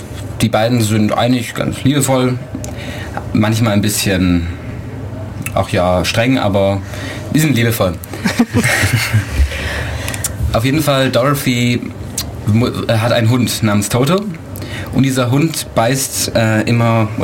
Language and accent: German; Ulm, Baden-Württemberg, Germany; ich komme aus Ulm.